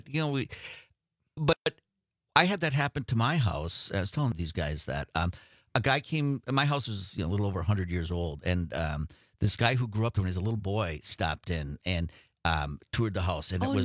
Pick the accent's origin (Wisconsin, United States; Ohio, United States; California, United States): Wisconsin, United States; Two Rivers; I have four brothers, and we grew up in Two Rivers, and we went to the house where we grew up, and we had two houses.